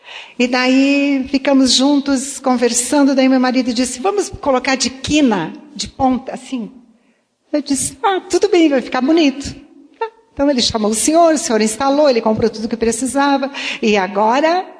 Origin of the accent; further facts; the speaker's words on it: Santa Rosa, Rio Grande do Sul, Brazil; como eu fui criada no interior, em Santa Rosa...